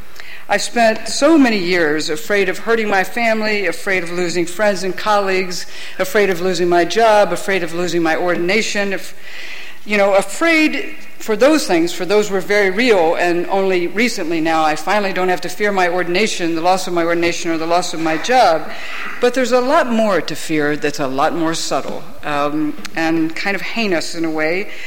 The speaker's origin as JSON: {"language": "English", "region": "Ohio", "country": "United States", "tie": "born or raised there", "said": "I grew up in Ohio and know a little bit about this area"}